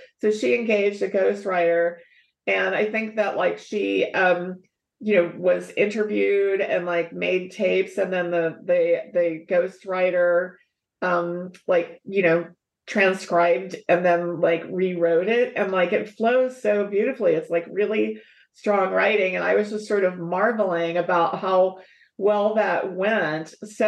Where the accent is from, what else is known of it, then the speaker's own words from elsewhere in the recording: West Virginia, United States; now in California, United States; I'm originally from West Virginia. A lot of people think my accent is Texas or something, but I'm a West Virginian who moved to California.